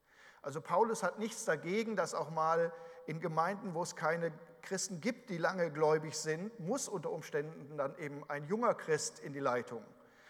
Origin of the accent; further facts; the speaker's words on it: Germany; Ich möchte jetzt nicht seine Politik beurteilen, das kann ich als Deutscher, ist so ein bisschen anmaßend zu sagen, was ist falsch oder richtig.